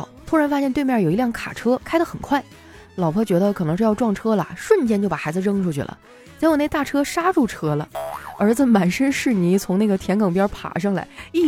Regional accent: Northeast China, China; 怎么突然又感觉我有东北口音了。哎，东北话真的传染性很强啊，之前我们寝室6个人啊，除了我是东北的

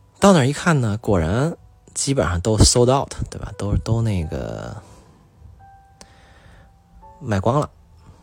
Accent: China

